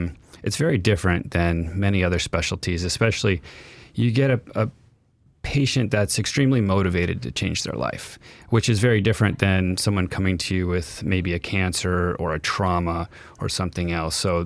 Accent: San Diego, California, United States; now in Anchorage, United States; A little background, I grew up in California, in San Diego, spent a lot of time traveling for school, for military, did medical school at Northwestern in Chicago

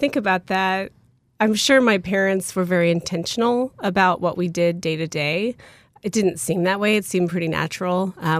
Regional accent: Kansas, United States; I'm a Midwestern girl. I grew up in Kansas. Went to school in the Midwest and then moved up to Alaska after grad school.

